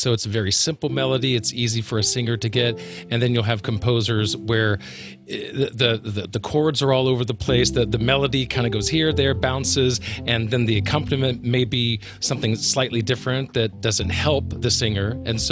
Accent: Birmingham, Alabama, United States; you went to Birmingham, Alabama, my hometown.

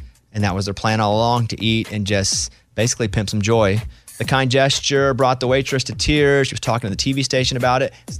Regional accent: Florida, United States; Because I didn't have a tractor. I'm like from Florida.

